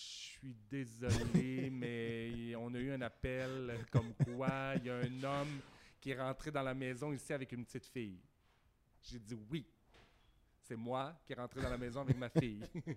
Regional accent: Saint-Hyacinthe, Quebec, Canada; J'ai grandi à Saint-Hyacinthe. C'est là que j'ai fait mon coming out.

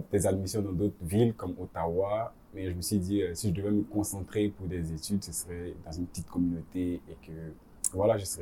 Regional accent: Abidjan, Côte d’Ivoire; now in Canada; D'Abidjan.

